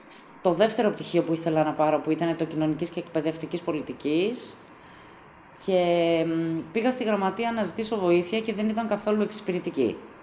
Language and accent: Greek; Vergina, Central Macedonia, Greece; moved away as an adult; now in Thessaloniki, Greece; Κατάγομαι από τα μέρη της Βέρειας, είμαι από τη Βεργίνα συγκεκριμένα. Ήρθα στη Θεσσαλονίκη 18 χρονών.